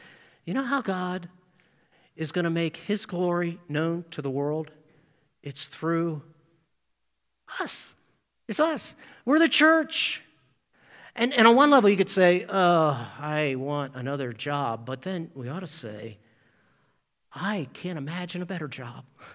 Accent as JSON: {"language": "English", "town": "Baltimore", "region": "Maryland", "country": "United States", "tie": "born or raised there", "lives_now": "Indianapolis, United States", "said": "I've told you before, I grew up in Baltimore, so I'm a true Colts fan."}